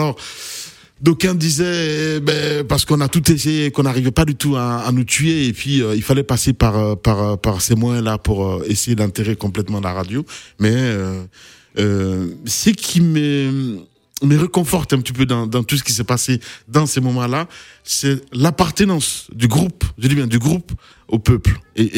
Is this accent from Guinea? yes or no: yes; Guinea; parce que c'est des Guinéens, comme je suis Guinéen aussi